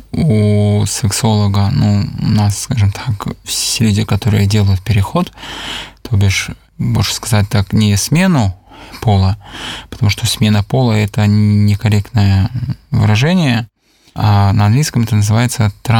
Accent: Ulan-Ude, Buryatia, Russia; now in Minsk, Belarus; я родом из Улан-Удэ

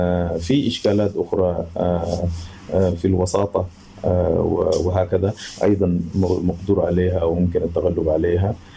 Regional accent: Sudan; إحنا كسودانيين عانينا معاناة كبيرة جدا جدا من الحرب

